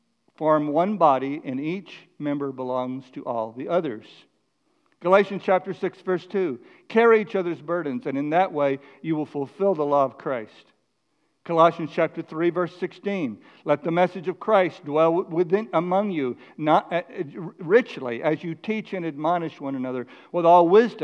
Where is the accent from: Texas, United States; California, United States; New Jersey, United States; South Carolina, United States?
Texas, United States; McKinney; when I grew up in McKinney, Texas, the whole community was shared values that were connected really with the Bible.